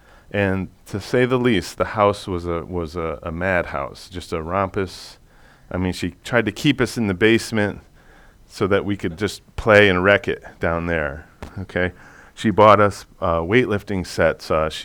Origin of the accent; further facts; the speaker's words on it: Middlefield, Connecticut, United States; So I grew up in Middlefield